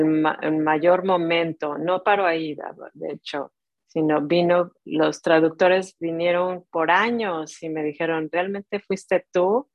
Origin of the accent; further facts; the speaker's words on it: Colombia; now in Argentina; Soy de Colombia, pero vivo en Argentina.